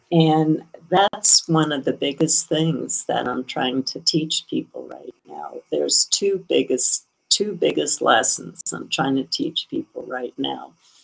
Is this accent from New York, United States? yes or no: yes; Brooklyn, New York, United States; I grew up in Brooklyn. I grew up in an immigrant neighborhood where people were just trying to figure out how to eat.